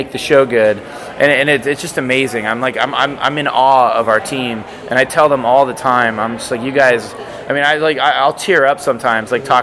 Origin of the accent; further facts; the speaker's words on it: Manteca, California, United States; also born or lived in Florida; But I grew up in a town called Manteca.